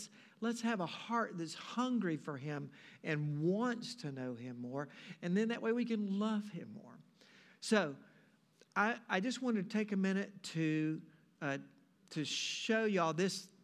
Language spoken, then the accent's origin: English; United States; And I'd kind of been spoiled, you know, growing up in America.